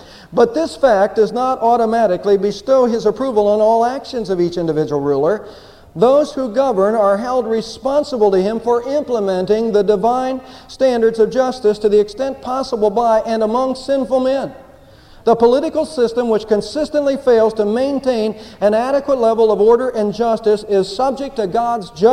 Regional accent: Texas, United States; And sometimes we flaunt that in Texas, don't we? I'm a Texan.

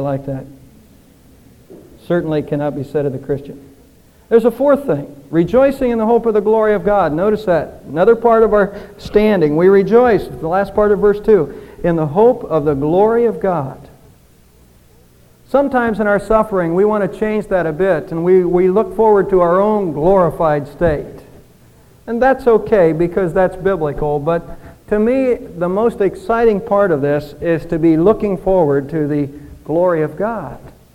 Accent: Texas, United States; I am a Texan and I like to fish and I like to play golf

